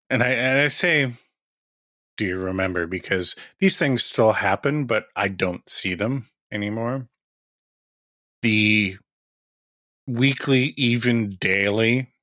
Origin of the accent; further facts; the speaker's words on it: Canada; even though I'm Canadian.